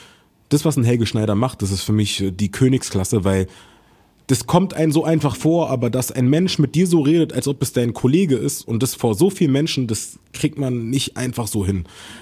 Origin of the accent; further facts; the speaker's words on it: Berlin, Germany; ich bin in Berlin groß geworden